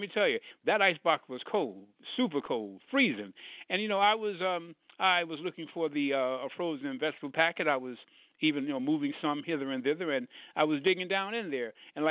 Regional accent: New York, United States; also born or lived in Berlin, Germany; I always say that I grew up in New York and Berlin, Germany, because I had a serious awakening.

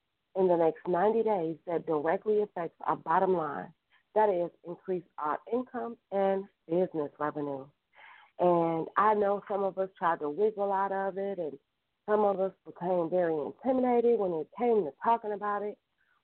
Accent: Cleveland, Ohio, United States; Oh, maybe that's a Cleveland term because, oh, yeah, go Cavs. So excuse me, y'all. I'm from Cleveland.

